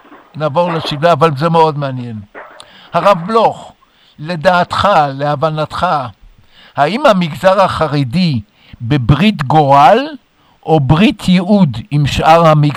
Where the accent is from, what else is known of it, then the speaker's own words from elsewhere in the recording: Tel Aviv, Tel Aviv District, Israel; אני נולדתי בארץ, נולדתי בתל אביב